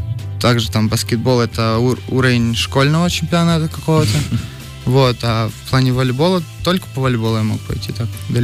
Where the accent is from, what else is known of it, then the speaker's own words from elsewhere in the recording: Stavropol, Stavropol Krai, Russia; Сам я из Ставрополя.